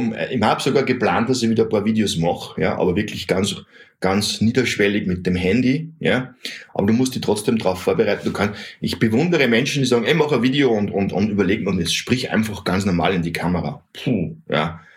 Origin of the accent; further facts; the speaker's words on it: Austria; Hey, ich bin Österreicher.